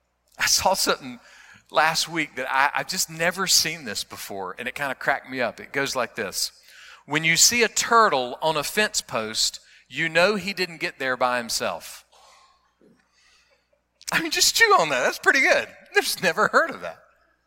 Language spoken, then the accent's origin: English; South Carolina, United States; hey, man, I'm from South Carolina. Which meat do I want to get?